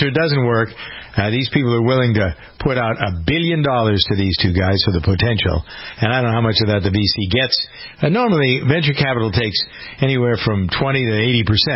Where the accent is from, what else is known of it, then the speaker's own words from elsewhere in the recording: Framingham, Massachusetts, United States; a company that's headquartered here in my hometown of Framingham.